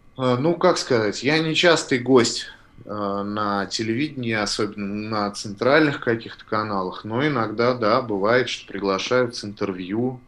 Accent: Nizhny Novgorod, Nizhny Novgorod Oblast, Russia; Да, я из Нижнего Новгорода.

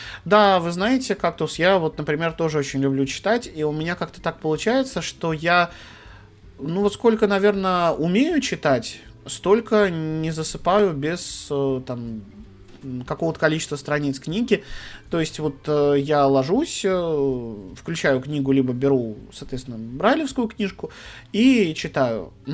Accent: Moscow, Russia; А я же из Москвы

